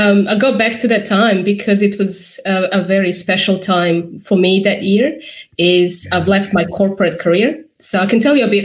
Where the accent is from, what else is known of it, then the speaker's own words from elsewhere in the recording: Serbia; English is a second language; I, as you can tell, I have an accent. I am originally from Serbia.